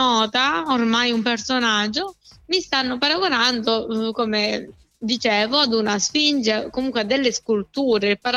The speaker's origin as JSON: {"language": "Italian", "region": "Calabria", "country": "Italy", "said": "io, come parlavamo prima, sono calabrese, quindi pensavo di essere abbastanza meridionale"}